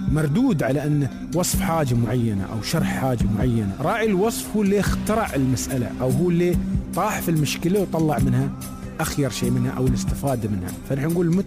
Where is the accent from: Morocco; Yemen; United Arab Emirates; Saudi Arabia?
United Arab Emirates; نحن في لهجتنا المحلية يقول أظخر